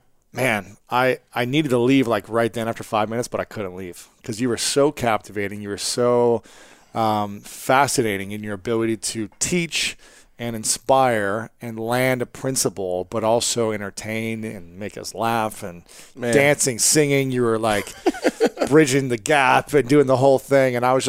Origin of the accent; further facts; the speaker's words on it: Ohio, United States; That's right. You guys know I'm from Ohio, so this is going to be a fun one for me.